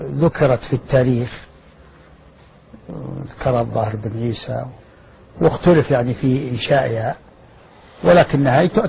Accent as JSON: {"language": "Arabic", "town": "Al-Khabra", "region": "Al-Qassim", "country": "Saudi Arabia", "tie": "born or raised there", "said": "نعم عشت فيها"}